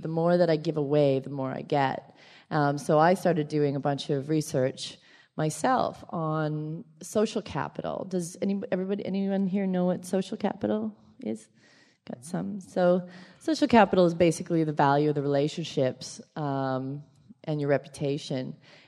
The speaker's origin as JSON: {"language": "English", "country": "Canada", "also_born_or_lived": "Toronto", "lives_now": "San Francisco, United States", "said": "I'm a Canadian. And I was working, you know, blogging, but working at a kind of a dead-end job in Toronto."}